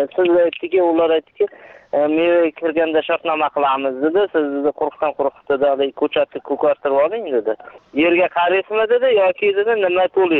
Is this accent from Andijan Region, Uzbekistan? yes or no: no; Rafqon, Fergana Region, Uzbekistan; born there; Farg'ona viloyati Beshariq tumani Rafqon qishlog'i Qo'rg'onda tug'ilganman.